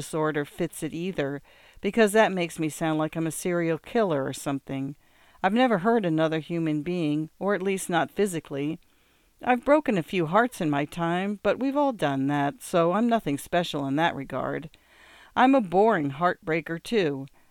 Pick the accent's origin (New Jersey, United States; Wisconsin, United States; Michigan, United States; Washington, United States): Washington, United States; Spokane; now in Seattle, United States; my people have lived within a 100-mile radius of Spokane, Washington, for at least 10,000 years. I grew up in Spokane, moved to Seattle 23 years ago for college